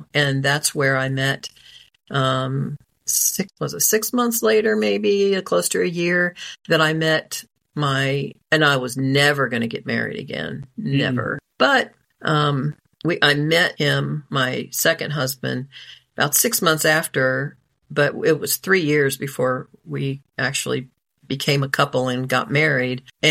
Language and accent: English; Xenia, Ohio, United States; also born or lived in Springfield; In Ohio, in Xenia, Ohio, which is where, well, I was born in Springfield, but I grew up basically in Xenia, and my parents and my three siblings all live there